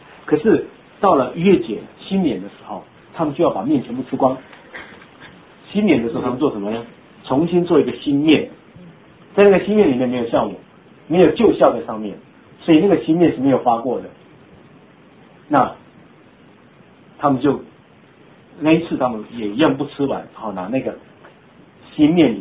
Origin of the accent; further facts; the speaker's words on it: Taiwan; 你喜欢那种我们台湾话说你讲硬的这种得救吗？